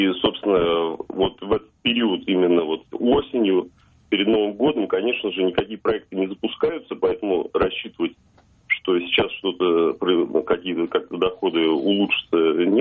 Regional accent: Lyubertsy, Moscow Oblast, Russia; Из Люберец.

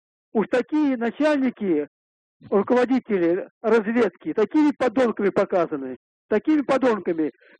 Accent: Saint Petersburg, Russia; Петербург.

